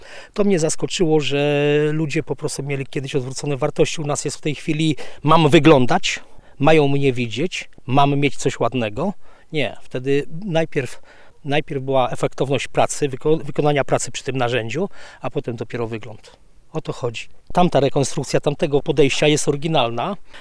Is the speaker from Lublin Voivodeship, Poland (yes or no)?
yes; Lublin Voivodeship, Poland; bo ja akurat nie pochodzę z tych okolic, pochodzę z okolic Dęblina.